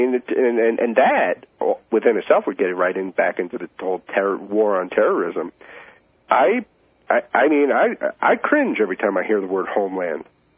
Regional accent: New York, United States; And I'm from New York originally

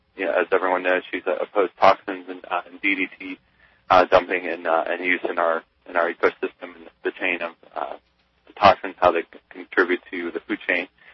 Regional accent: Pennsylvania, United States; I'm originally from Pike County, Pennsylvania, where it's very rural.

